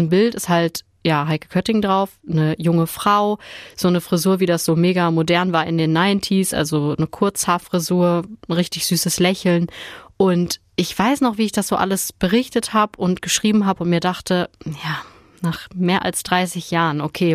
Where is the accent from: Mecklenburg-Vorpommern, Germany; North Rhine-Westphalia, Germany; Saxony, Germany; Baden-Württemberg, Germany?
North Rhine-Westphalia, Germany; Dortmund; ein paar Kilometer nur entfernt ist von da, wo ich aufgewachsen bin in Dortmund